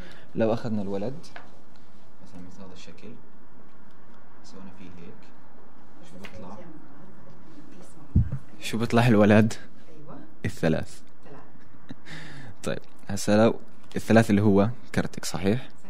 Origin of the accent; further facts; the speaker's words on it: Qalqilya, West Bank, Palestine; والترفيه طبعا عندنا في فلسطين وتحت الاوضاع اللي احنا عايشينها قليل